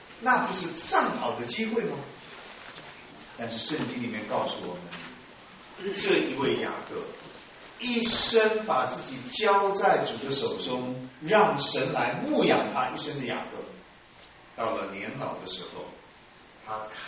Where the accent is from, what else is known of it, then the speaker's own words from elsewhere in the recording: China; 现在我们中国人过手的鸡蛋都会青山了